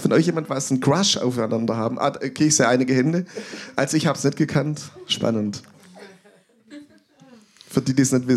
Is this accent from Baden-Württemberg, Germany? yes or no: yes; Urbach, Baden-Württemberg, Germany; in meinem Heimatdorf in Urbach, also wo ich aufgewachsen bin und auch lang gelebt habe